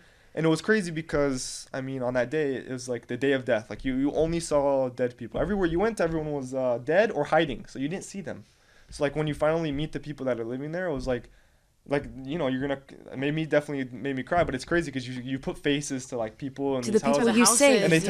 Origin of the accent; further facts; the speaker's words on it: United States; I have even a family, there's an American, because I'm American, there's an American family in Nachoz